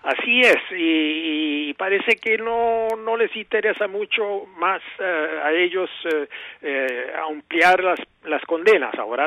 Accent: United States; yo soy norteamericano, y en Estados Unidos

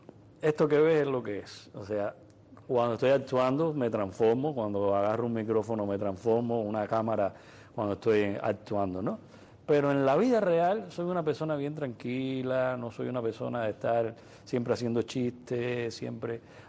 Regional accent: Havana, Cuba; moved away; also born or lived in Czechoslovakia; viví ahí muy cerca de tu casa, en El Vedado. Viví en El Vedado, en B17, arriba del Club Sayonara.

